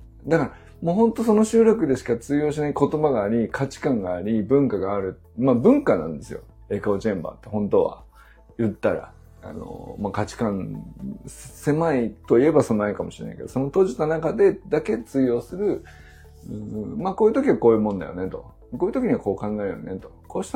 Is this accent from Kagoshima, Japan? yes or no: no; Niigata, Japan; accent: Niigata dialect; 多分新潟弁は新潟弁で、新潟帰ったら喋るんですけど